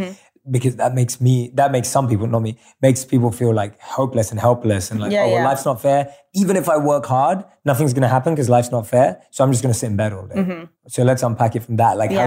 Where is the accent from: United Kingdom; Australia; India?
United Kingdom; London; growing up in London